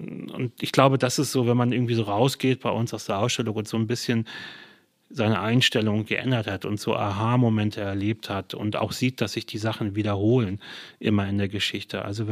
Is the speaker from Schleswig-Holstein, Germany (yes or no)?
yes; Lübeck, Schleswig-Holstein, Germany; also born or lived in Hamburg; Ich komme aus Lübeck ursprünglich, aber habe ganz viele Jahre in Hamburg gelebt und wohne jetzt an der Grenze zu Hamburg, praktisch wieder in Schleswig-Holstein, aber ich fühle mich als Hamburger ja.